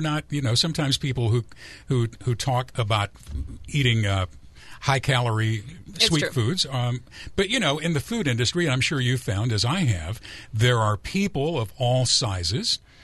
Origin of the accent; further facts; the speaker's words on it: the South, United States; No, I'm from the South. I was raised on pecan pie from a small, early age.